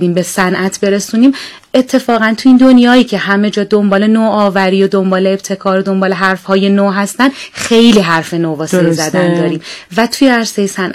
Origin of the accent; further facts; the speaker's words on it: Iran; ما مسلمانیم، ایرانی هستیم،